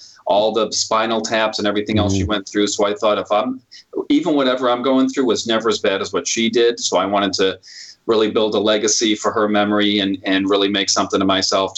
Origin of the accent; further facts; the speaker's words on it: Worcester, Massachusetts, United States; I grew up in South Worcester, Mass.